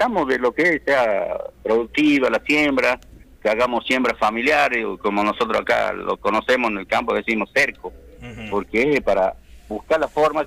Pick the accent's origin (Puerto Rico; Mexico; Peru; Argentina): Argentina; Santa Victoria Este, Salta; Nosotros tenemos 5 lenguas en la zona de donde vengo yo, que es nuestro municipio Santa Victoria Este. Está chulupi, chorote, toba, huichí y guaraní.